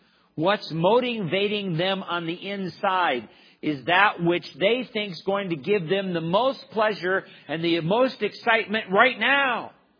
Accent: California, United States; like I came from Southern California, from that kind of an environment

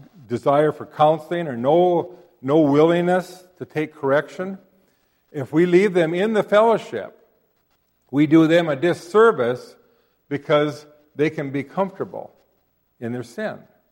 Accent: Winnemingo, United States; I grew up in Winnemingo, pretty much Norwegians.

